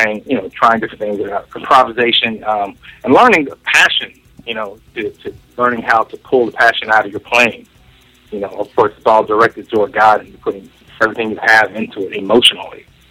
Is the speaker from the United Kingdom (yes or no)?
no; Philippines; born there; Actually, I was born in the Philippines and been part of a military household.